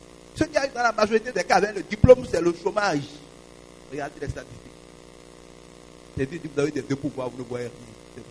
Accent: Savalou, Collines, Benin; j'ai un champ, je suis de Savalou, j'ai des hectares à Savalou.

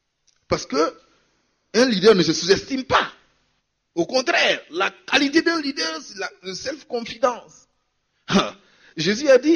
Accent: Ngozi, Ngozi Province, Burundi; Parce que moi, je viens de Ngozi, colline Mureke.

